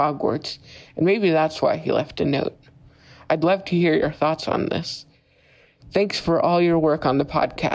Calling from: Philomath, Oregon, United States; Hi, Vanessa, Matt, and Ariana. … I'm from Philomath, Oregon.

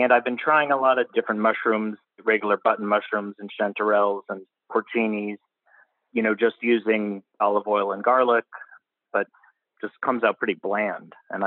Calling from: Geneva, Switzerland; I'm in Geneva, Switzerland.

